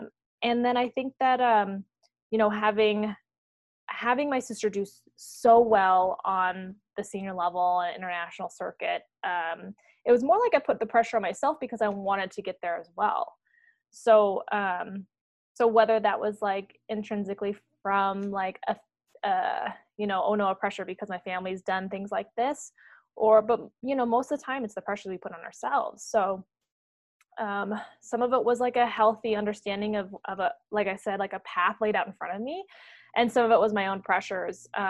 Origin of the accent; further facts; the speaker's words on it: Half Moon Bay, California, United States; So my dad was in the Bay Area and always kind of envisioned living on the coast side. So he found a house like in the 70s.